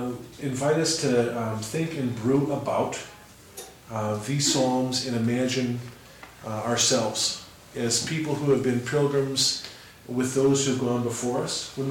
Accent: Arizona, United States; I grew up in Arizona. And one of the coolest things in Arizona is the mesquite tree.

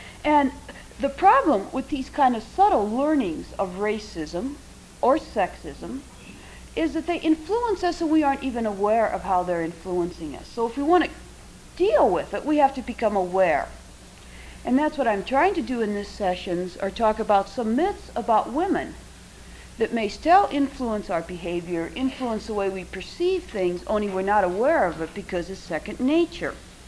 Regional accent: Wilbur, Nebraska, United States; As a child growing up in Wilbur, Nebraska, the only people I knew were Czechs.

